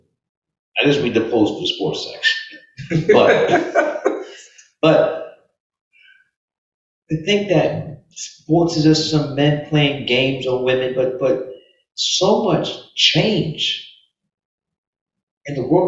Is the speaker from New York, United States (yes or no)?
yes; New York City, New York, United States; I was a little knucklehead, nappy-headed kid running the streets in Brooklyn.